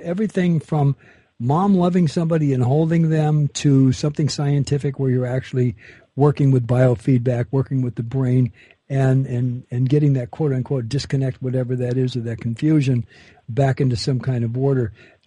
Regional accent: Los Angeles, California, United States; I was raised in Los Angeles, so that was a time when there wasn't much about L.A. and the area that I didn't know about.

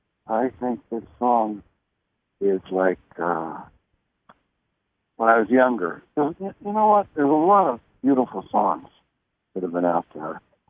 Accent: Philadelphia, Pennsylvania, United States; born there; I was born in Philadelphia.

